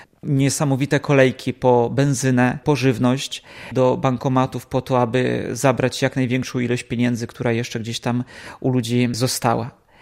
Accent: Sokółka, Podlaskie Voivodeship, Poland; now in Ukraine; pochodzę z Podlasia, z Sokółki, z archidiecezji białostockiej.

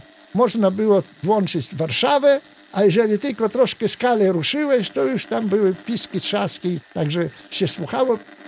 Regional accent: Czeremcha, Podlaskie Voivodeship, Poland; mimo to, że ja z Szremchy pochodzę

